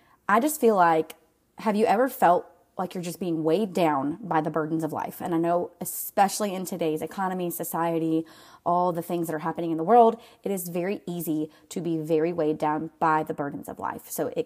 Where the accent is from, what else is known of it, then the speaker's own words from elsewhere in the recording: Greenville, South Carolina, United States; I'm your bestie in basically just giving you my best, okay? I am from Greenville, South Carolina.